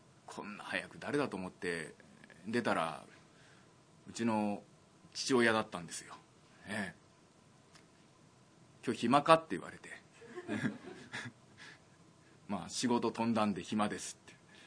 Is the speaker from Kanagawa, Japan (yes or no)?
yes; Yokohama, Kanagawa, Japan; うちの実家横浜の南の外れの方にあるんですが